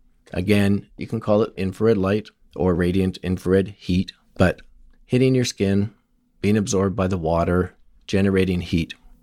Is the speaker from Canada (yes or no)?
yes; Victoria, British Columbia, Canada; So I decided to open up a center in Victoria, my hometown.